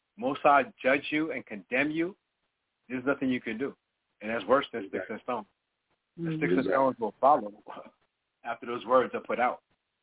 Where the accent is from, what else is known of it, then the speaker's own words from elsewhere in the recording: New York, United States; I'm from New York. Y'all don't want to see the dark side.